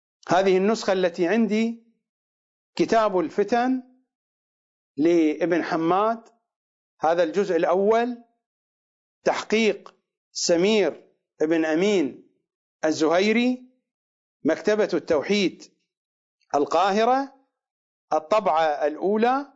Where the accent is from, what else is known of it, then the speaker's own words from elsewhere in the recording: Iraq; لا توجد عندنا في العراق مدينة توصف بأنها برية وبحرية إلا البصرة